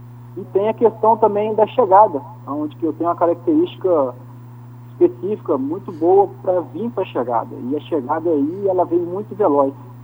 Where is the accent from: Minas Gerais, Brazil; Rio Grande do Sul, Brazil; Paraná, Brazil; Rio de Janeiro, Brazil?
Minas Gerais, Brazil; venho participando de algumas provas regionais, porque eu sou de Minas Gerais.